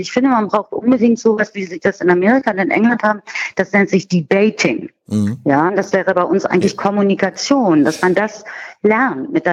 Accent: Berlin, Germany; jetzt komme ich aus Berlin

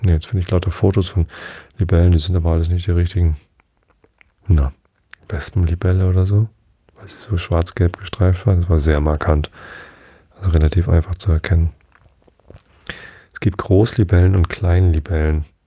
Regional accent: Wistedt, Lower Saxony, Germany; Ich bin ja in Visted aufgewachsen.

